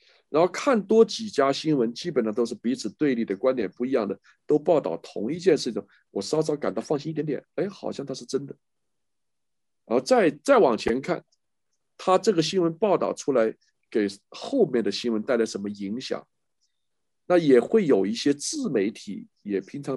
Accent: China; now in United States; 听说我们是中国人，大家很开心的

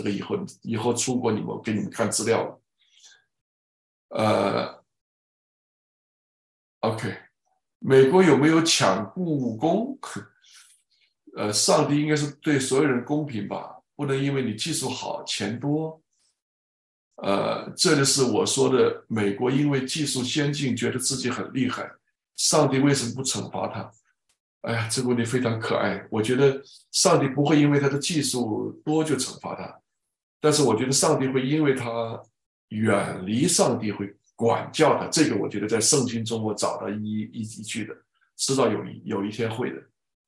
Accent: China; 我也在中国长大的嘛，

